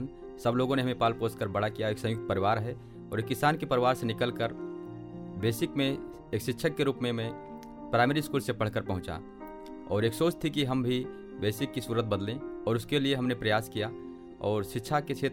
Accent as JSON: {"language": "Hindi", "town": "Gonda", "region": "Uttar Pradesh", "country": "India", "tie": "born or raised there", "said": "मैं गोंडा का रहने वाला हूँ और वहीं वजीरगंज ब्लॉक के पास एक गाँव है अशोक पुटिकिया। एक किसान परिवार में मैं जन्म लिया।"}